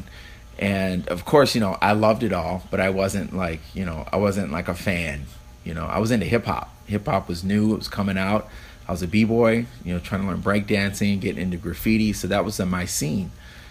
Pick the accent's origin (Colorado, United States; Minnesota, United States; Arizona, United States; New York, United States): Minnesota, United States; Minneapolis; also born or lived in New Richmond, Wisconsin; Yes, pretty much born and raised in Minneapolis. I've lived in all different sides of the city, from Prospect Park to South Minneapolis to North Minneapolis. Lived in New Richmond, Wisconsin in middle school years.